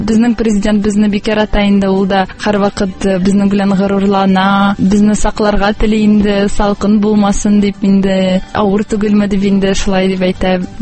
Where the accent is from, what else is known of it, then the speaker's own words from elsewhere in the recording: Kazan, Tatarstan, Russia; Һәм шул 2008 елда Брюссельдә Казанны якладык һәм Универсиаданы үзебезнең туган шәһәребезгә горурланып алып кайттык.